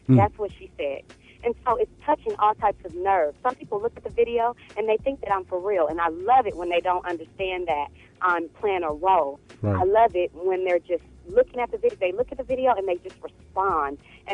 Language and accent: English; Kansas City, United States; I grew up in South Central. Mm-hmm. I grew up in Kansas City.